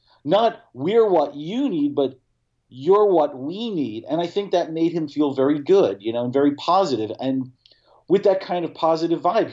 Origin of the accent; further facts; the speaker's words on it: Brooklyn, New York, United States; born there; You know, I don't care that I was born in Brooklyn.